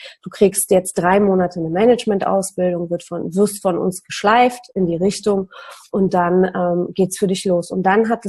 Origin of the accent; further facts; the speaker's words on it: Poland; born there; German is a second language; Ich bin in Polen geboren, in dem System des Kommunismus.